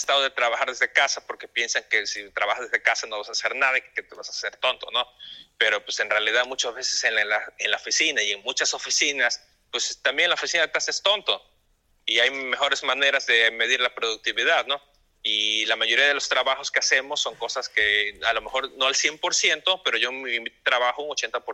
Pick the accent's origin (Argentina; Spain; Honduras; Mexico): Mexico; Y pues yo sí me cuestioné, como soy mexicano